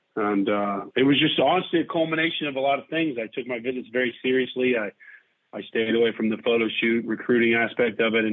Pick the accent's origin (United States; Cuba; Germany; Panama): United States; Texas; growing up in Texas, watching him play, high school ball kind of after me